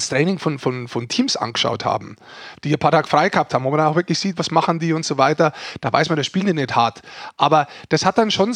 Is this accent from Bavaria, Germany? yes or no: yes; Bavaria, Germany; Ich bin ein Niederbayer.